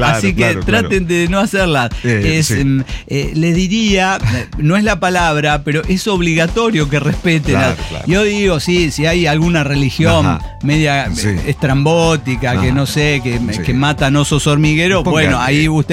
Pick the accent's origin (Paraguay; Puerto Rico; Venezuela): Paraguay; born or raised there; also born or lived in Argentina